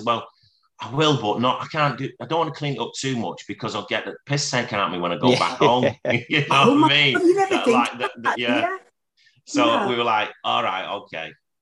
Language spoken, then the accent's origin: English; Scotland, United Kingdom; So, well, I am Scottish.